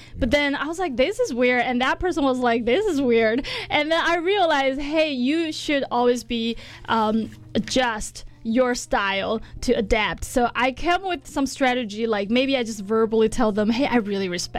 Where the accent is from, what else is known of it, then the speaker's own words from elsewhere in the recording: China; Well, that reminds me of an experience where I grew up in China.